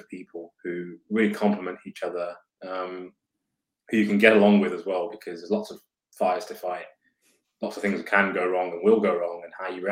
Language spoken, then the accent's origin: English; Coventry, West Midlands, United Kingdom; So I grew up in the Midlands. So I'm from Coventry.